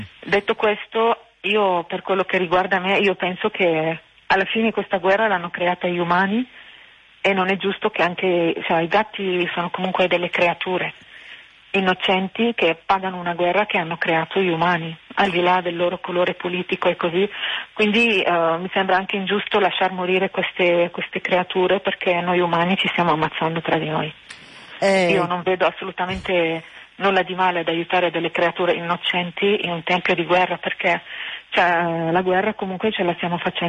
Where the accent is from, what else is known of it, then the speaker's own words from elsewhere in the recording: Lebanon; born there; first language Arabic; Italian is a second language; essendo io nata in Libano. Quindi sono madrelingua arabo come lui.